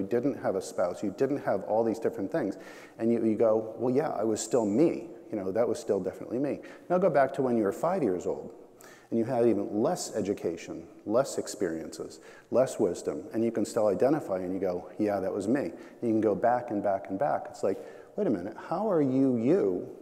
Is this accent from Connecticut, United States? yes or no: yes; Southport, Connecticut, United States; I'm 52 years old, I'm from Southport, Connecticut